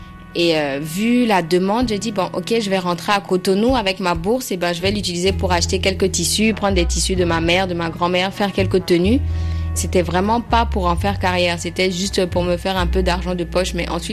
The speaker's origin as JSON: {"language": "French", "town": "Paris", "region": "Île-de-France", "country": "France", "tie": "born there", "said": "j'ai 27 ans, je suis d'origine béninoise, je suis française aussi, je suis née à Paris."}